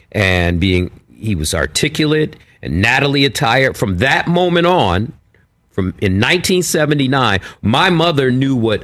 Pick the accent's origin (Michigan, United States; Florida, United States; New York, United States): Michigan, United States; Detroit; In Detroit. Yes. My father, some of the greatest memories I had as a young kid was playing my Little League football game for the West Side Cubs.